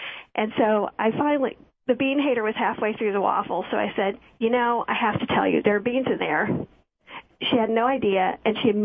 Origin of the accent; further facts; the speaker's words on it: the South, United States; When I grew up, I wasn't a bean lover because I grew up in the South, so we had pintos cooked with fat back and raw onions on top